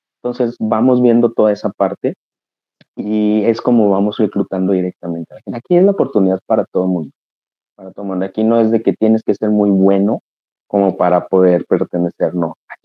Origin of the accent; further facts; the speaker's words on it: Mexico; Porque a final de cuentas somos mexicanos.